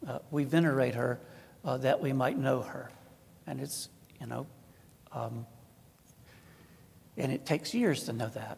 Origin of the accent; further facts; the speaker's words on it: England, United Kingdom; I'm an Englishman, you know.